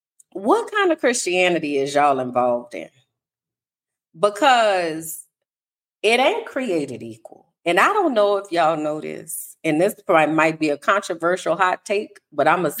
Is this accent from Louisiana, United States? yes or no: yes; New Orleans, Louisiana, United States; keep in mind, I'm from New Orleans.